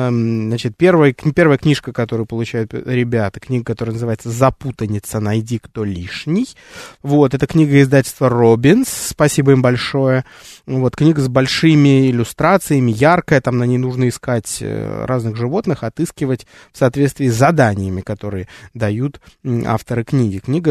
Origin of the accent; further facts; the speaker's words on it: Russia; Я тоже из России